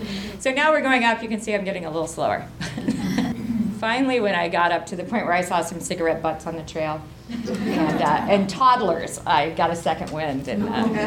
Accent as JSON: {"language": "English", "region": "New Mexico", "country": "United States", "tie": "born or raised there", "said": "I happened to be back home at the time, so my hometown is not far from the Gila Wilderness, so it was particularly touching because it intersected with my location there."}